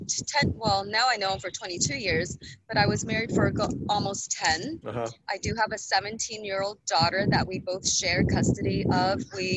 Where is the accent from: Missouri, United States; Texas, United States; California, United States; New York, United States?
California, United States; I was raised in the Bay Area, which is a little bit north of where you are.